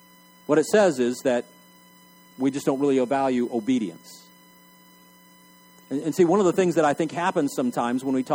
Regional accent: Ireland; I can say that because I'm Irish

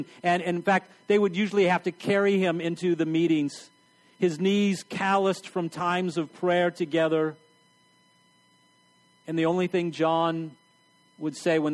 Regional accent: El Paso, Texas, United States; I'm from West Texas, okay? I'm from El Paso, Texas. I know nothingness. Okay, I know vast expanses, hundreds of miles of nothingness.

